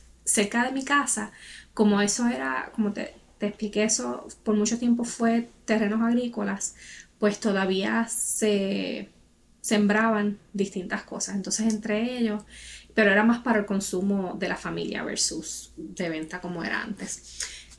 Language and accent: Spanish; Aguada, Puerto Rico; also born or lived in Moca; yo nací en el pueblo de Moca, en Puerto Rico, y me crié en Aguada, que es otro pueblo cercano.